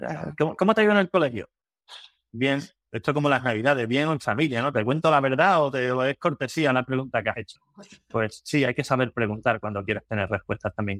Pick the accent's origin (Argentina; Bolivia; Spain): Spain; Cádiz, Andalusia; Yo soy de Cádiz, así que bienvenida.